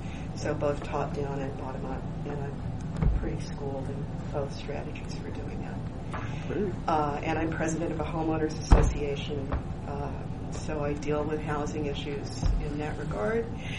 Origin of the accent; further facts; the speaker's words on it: Oklahoma City, Oklahoma, United States; moved away as an adult; now in Ashland, United States; So I grew up in Oklahoma City, working class. Could afford to go to college back in those days.